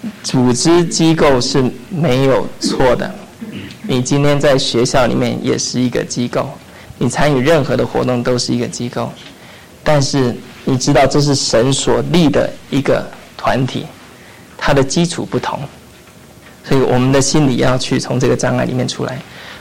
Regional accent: China; 我们特别是从国内来的背景呢，就会有这种感觉。

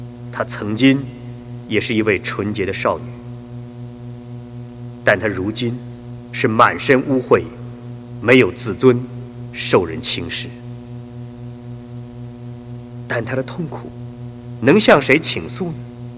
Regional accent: China; 我们中国人也说人心隔肚皮，或说知人知面不知心

